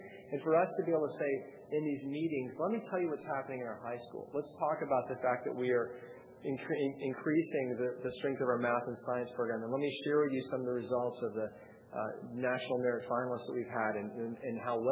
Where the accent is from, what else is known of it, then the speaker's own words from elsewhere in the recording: Atlanta, Georgia, United States; I came from Atlanta, the old South.